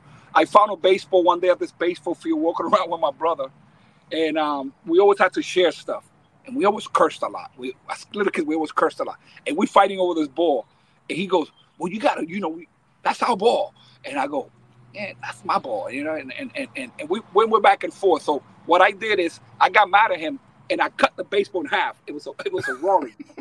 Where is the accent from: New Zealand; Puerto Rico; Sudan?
Puerto Rico; also born or lived in Dominican Republic; I was born in Dominican Republic, youngest of five. Very poor, just like you see on TV. None of that stuff on TV is fake. just dirt poor. No dad around, just a mom. And at a young age, we moved to the island of Puerto Rico